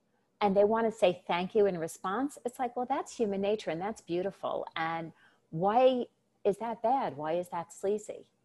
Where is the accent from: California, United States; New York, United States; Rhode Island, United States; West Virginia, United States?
New York, United States; Because, and again, Christopher, it's being that New Yorker. Am I really going to let that stop me?